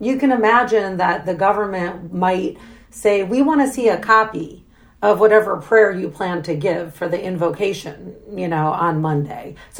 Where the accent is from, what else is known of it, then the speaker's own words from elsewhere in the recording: United States; And by the way, I, as an American, am celebrating that.